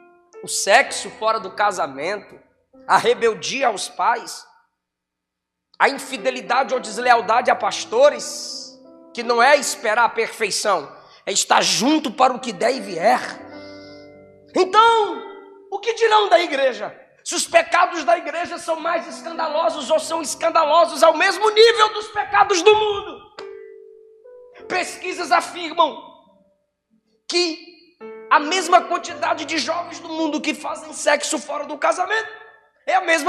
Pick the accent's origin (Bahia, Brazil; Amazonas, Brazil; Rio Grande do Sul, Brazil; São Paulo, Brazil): Bahia, Brazil; Ilhéus; mas eu sou baiano, uma vendinha, na rua da escola, lá em Ilhéus, Bahia.